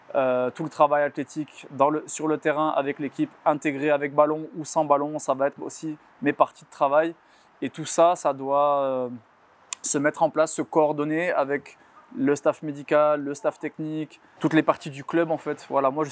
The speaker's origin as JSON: {"language": "French", "country": "France", "lives_now": "Belgium", "said": "Voilà, en tant que Français, on avait des amis en commun"}